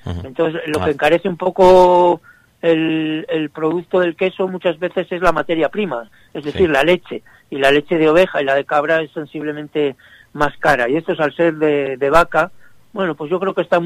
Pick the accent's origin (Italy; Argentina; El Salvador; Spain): Spain; now in France; hay cosas que yo pensaba que en mi país, en España, estaban prohibidas